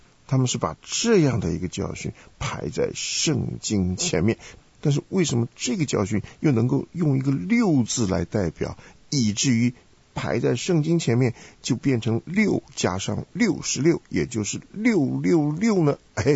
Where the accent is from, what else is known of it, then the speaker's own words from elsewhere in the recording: Taiwan; 像我们小时候在台湾